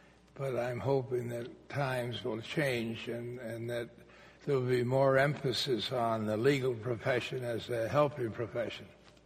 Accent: Canada; now in United Kingdom; arriving in London as a Canadian ambassador

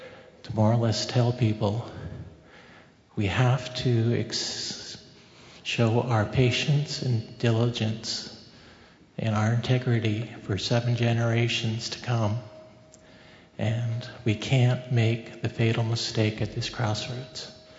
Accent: Six Nations, Ontario, Canada; from Six Nations Turtle Clan.

